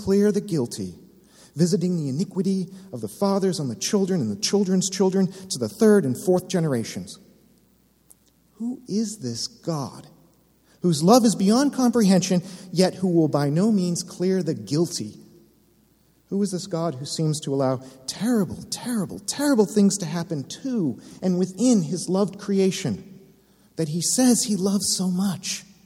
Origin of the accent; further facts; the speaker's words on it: United States; now in Canada; And I'm sorry, I'm from the States. I can't think of any Canadian examples.